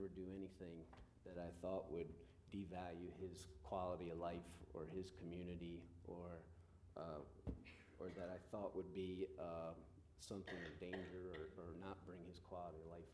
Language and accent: English; Eastern Shore, United States; born there; I was born here on the Eastern Shore, and in probably the mid-1930s, my grandparents purchased a farm that is located just probably 2.5 miles from this location.